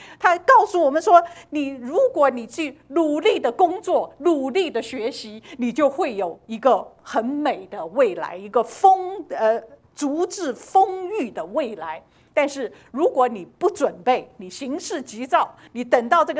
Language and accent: Chinese; China; 这是我们中国人也讲的，谋事在人，成事在什么？